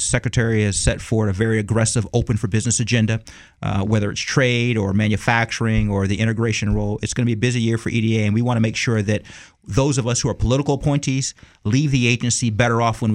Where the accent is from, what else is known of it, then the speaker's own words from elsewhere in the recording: Youngstown, Ohio, United States; You know, when I say I'm from Youngstown, Ohio, people say, okay, well, this guy kind of knows what he's talking about. He's lived it.